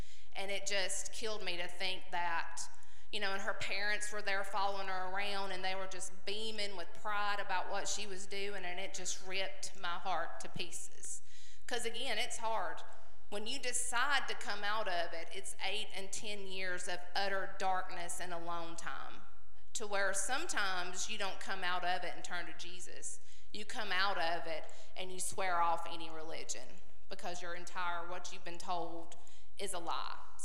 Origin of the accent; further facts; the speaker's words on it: Alabama, United States; They are still mesmerized that we come all the way from Alabama to spend a week in Utah doing this.